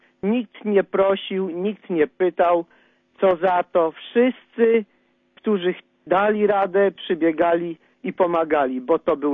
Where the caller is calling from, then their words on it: Kraków, Lesser Poland, Poland; Telefonuję z Nowej Huty. Jak mam pan?